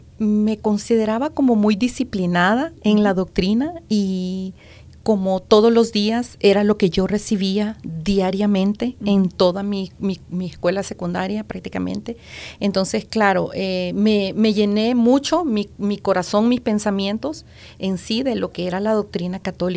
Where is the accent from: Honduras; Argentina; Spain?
Honduras; Tegucigalpa, Francisco Morazán; born there; Soy de el país de Honduras. Ajá. Y nací en la ciudad capital de Tegucigalpa.